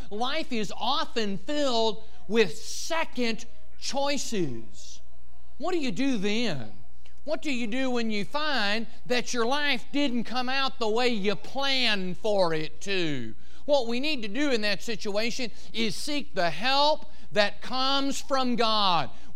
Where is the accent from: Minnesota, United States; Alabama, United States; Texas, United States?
Texas, United States; Dallas; When people find out that I'm from Dallas, Texas, pretty quickly the sports fans start asking about the Dallas Cowboys.